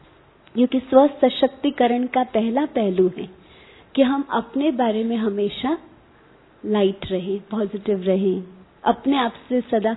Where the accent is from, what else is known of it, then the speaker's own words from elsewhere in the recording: Mumbai, Maharashtra, India; विशेष करके मैं बॉम्बे से हूँ तो वहाँ के वायुमंडल को देखती हूँ